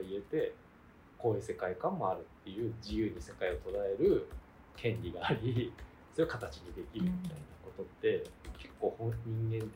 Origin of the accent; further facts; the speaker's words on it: Yamagata, Japan; さっきお話ししてた山形県の出身なんで